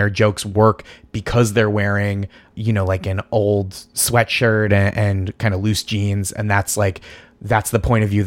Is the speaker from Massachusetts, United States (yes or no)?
yes; Boston, Massachusetts, United States; I always say that it doesn't make sense that I'm from Boston